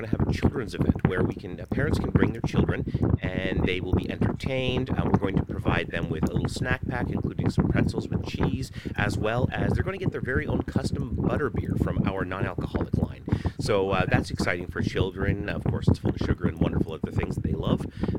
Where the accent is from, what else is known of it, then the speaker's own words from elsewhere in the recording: Cape Breton, Nova Scotia, Canada; I'm from Cape Breton, so Cape Breton University